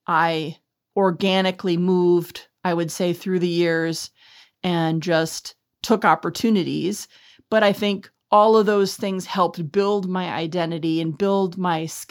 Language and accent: English; Minneapolis, Minnesota, United States; Well, I grew up in South Minneapolis to two parents who lived together their entire marriage.